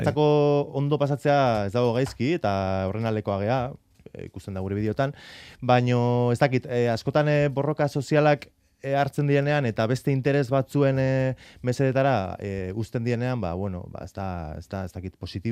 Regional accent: Bilbao, Basque Country, Spain; ni berez Bilbokoa naiz

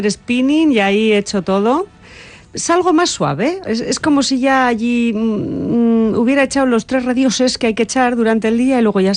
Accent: Portugalete, Basque Country, Spain; born there; Yo nací en Portugalete por necesidad, vamos. Vivíamos en las arenas, mi madre se puso de parto

